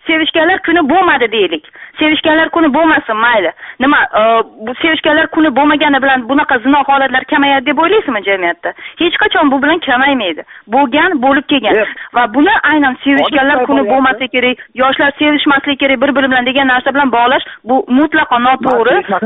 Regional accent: Bukhara, Bukhara Region, Uzbekistan; Men Buxoroda tug'ilib o'sganman va 30 yildan beri shu yerda yashayman.

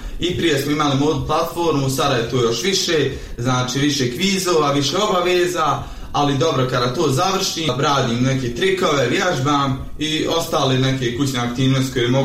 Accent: Stjepan Polje, Federation of Bosnia and Herzegovina, Bosnia & Herzegovina; now in Tuzla, Bosnia and Herzegovina; dolazim iz Gračanice, tačnije iz mjesta Stjepan Polje. Uskoro imam 22 godine, studiram u Tuzli tržišne komunikacije.

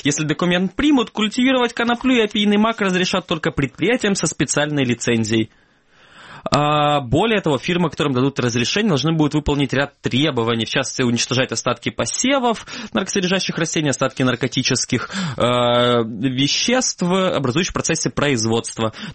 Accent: Crimea, Ukraine; я из Крыма, а не из России

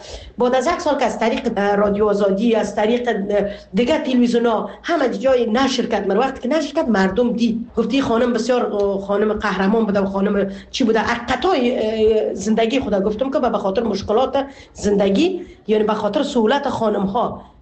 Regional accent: Afghanistan; moved away as an adult; now in Canada; ما تا شروع آمدیم در کانادا از افغانستان که بر آمدیم

